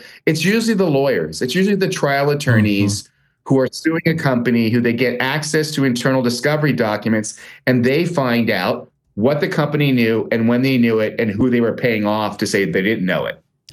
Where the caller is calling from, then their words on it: Spain; I'm calling you from Spain.